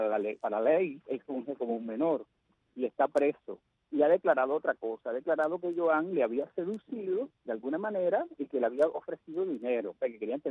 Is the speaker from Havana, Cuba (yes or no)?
no; Caibarién, Villa Clara, Cuba; born or raised there